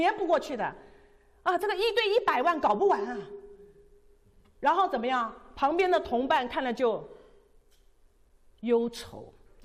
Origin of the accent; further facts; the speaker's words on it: China; 我们中国人数学都很快的嘛